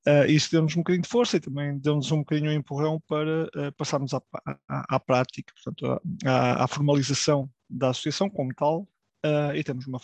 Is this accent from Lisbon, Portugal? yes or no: no; Viseu, Portugal; moved away as an adult; now in Évora, Portugal; Nasci em Viseu, tive lá até os meus 18 anos. Depois vim estar para Évora